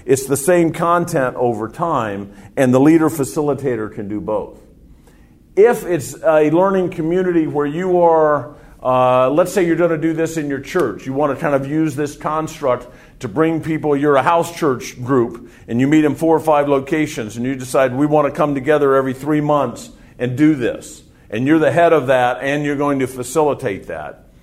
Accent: United States; as an American, I don't know that much about culture in Europe

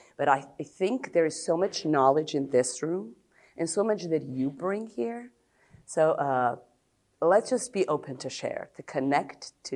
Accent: Serbia; English is a second language; I am from Serbia.

